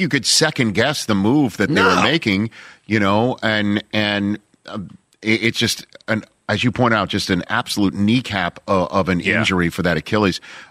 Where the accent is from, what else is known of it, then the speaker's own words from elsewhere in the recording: New York City, New York, United States; Here in New York City, my hometown.